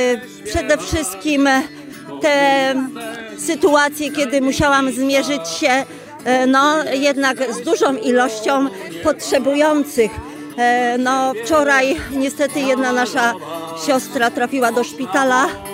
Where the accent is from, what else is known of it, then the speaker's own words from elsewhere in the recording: Ostrów Wielkopolski, Greater Poland Voivodeship, Poland; Ostrów Wielkopolski.